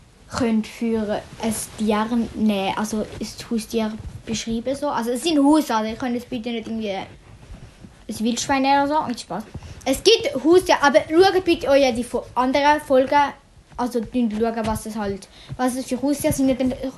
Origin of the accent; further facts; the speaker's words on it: Switzerland; Wir kommen beide aus der Schweiz, Kanton werden wir nicht sagen.